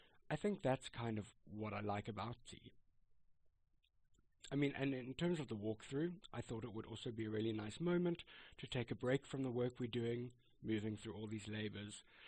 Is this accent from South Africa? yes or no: yes; South Africa; I'm South African, but my grandparents on my mother's side were British, and my mother, who grew up in South Africa, was actually born in England.